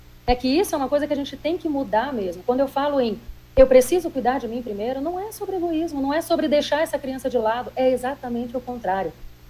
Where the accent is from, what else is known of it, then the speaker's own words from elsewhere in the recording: Boa Vista, Roraima, Brazil; eu sou natural do Norte.